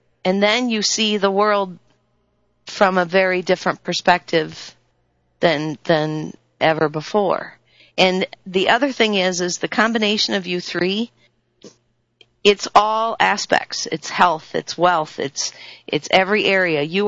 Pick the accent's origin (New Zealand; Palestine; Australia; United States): United States; I have a grasp on how ignorant I am as an American. And it's because I never had the opportunity of an education outside of an American education.